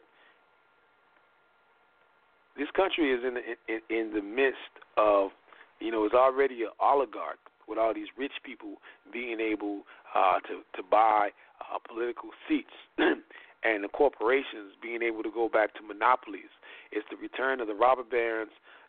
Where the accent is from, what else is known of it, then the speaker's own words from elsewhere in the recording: Indiana, United States; In my hometown of Indiana, I think I talked about this on the show once before.